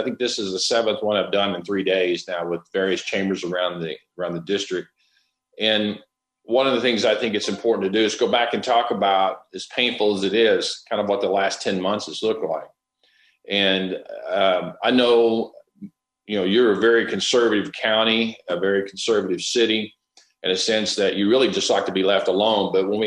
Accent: the Ozarks, United States; And I always jokingly say in small town America, like I grew up over in the Ozark Mountains, you know everybody whether you want to or not.

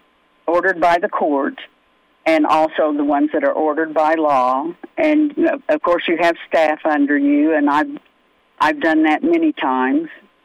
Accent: Sand Springs, Oklahoma, United States; now in Osage County, United States; First of all, I was born and raised in Sand Springs and graduated from Charles Page High School.

